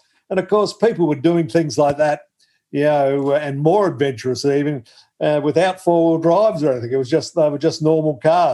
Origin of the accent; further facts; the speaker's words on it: Northern Territory, Australia; also born or lived in South Australia; I grew up in the Northern Territory and Northern South Australia, and ended up on the coast at Christie's Beach back in the early 60s